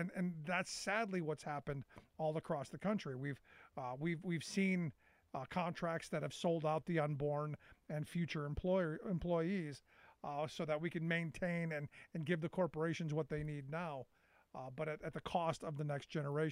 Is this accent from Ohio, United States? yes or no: yes; Cleveland, Ohio, United States; And I watched it happen growing up in Cleveland.